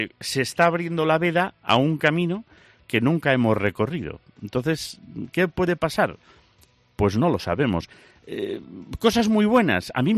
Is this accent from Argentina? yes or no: no; Galicia, Spain; como dicen en Galicia, en mi tierra